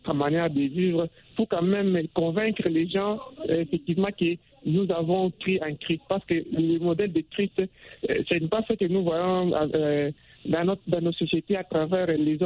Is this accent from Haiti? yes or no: no; Kinshasa, DR Congo; Et comme chez nous, à Kinshasa, vous allez voir